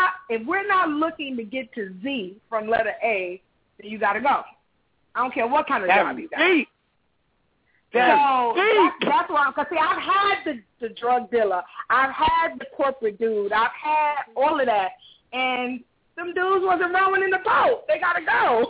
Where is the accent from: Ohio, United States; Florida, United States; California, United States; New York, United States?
New York, United States; I'm from East Flatbush in Brooklyn, okay? I'm living in Bushwick right now.